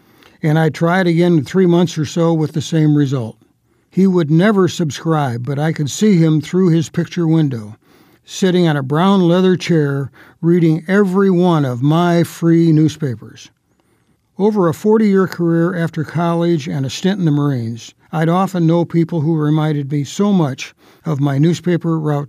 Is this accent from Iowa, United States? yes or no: yes; Clinton, Iowa, United States; the Clinton, Iowa Herald, my hometown daily, was delivered and paid for by every single one of the 68 families on my route.